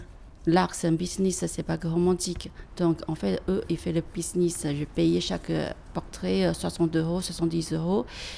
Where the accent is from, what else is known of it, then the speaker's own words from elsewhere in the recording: Taiwan; moved away as an adult; now in France; je viens de Taïwan. Je suis venue il y a 30 ans en France.